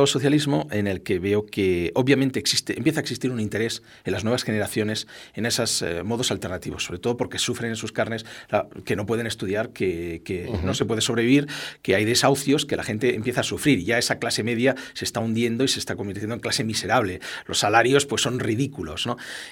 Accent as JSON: {"language": "Spanish", "town": "Tarragona", "region": "Catalonia", "country": "Spain", "tie": "born or raised there", "said": "como catalán, que he nacido en Tarragona y toda mi vida me he educado pues bilingüe, educado, pues bueno, mi padre de Granada con mucha gente, mi madre de Barcelona, pues muchos emigrantes, ¿no?"}